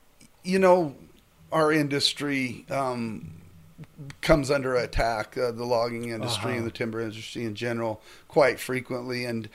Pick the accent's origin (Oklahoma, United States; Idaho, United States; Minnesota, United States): Idaho, United States; Priest River; So I was born and raised in Priest River, so I've been a resident for 61 years.